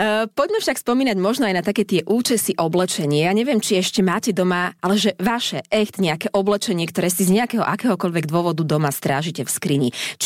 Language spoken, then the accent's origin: Slovak; eastern Slovakia, Slovakia; Ja som tiež z Východu, ja úplne rozumiem.